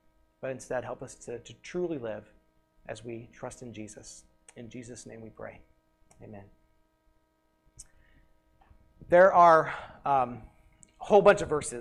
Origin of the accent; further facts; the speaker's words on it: Missouri, United States; now in Illinois, United States; I just want to point out that I am from Missouri, so I don't know if that counts or not, but I have lived in Illinois for almost 15 years now.